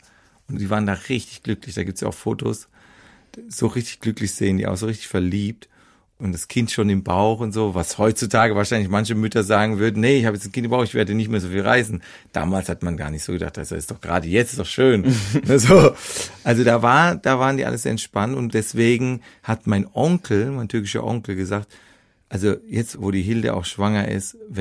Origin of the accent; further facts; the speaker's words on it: Mannheim, Baden-Württemberg, Germany; wenn dann als Mannheimer dann auch dieses SCH und CH und wie wir das intensive